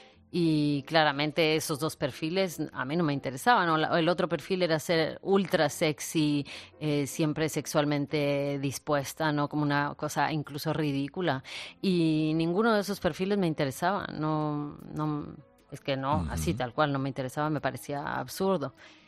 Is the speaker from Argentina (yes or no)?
no; Tampico, Tamaulipas, Mexico; moved away as an adult; Cuando yo salí de Tampico para estudiar la universidad, para estudiar la carrera, que tenía 18 años